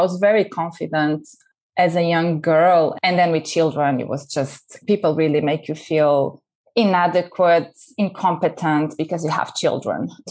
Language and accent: English; Portugal; English is a second language; So I grew up in Portugal. I'm Portuguese.